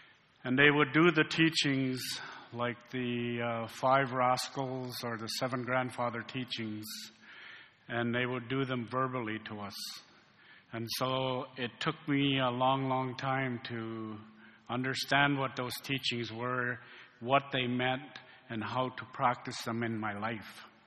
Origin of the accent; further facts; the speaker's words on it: Ontario, Canada; I come from Shawanaga First Nation.